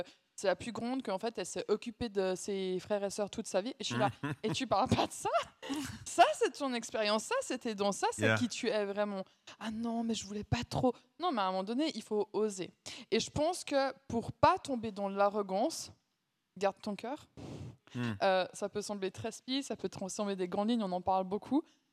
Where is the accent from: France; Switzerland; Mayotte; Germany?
Switzerland; Mais en tant que Suisse, se vendre, c'est chaud, ça.